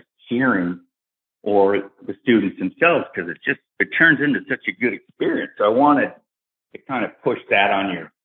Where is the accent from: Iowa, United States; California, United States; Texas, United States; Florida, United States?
Florida, United States; Tampa; born there; I was born over at McDill in Tampa and grew up 17 years as a military brat.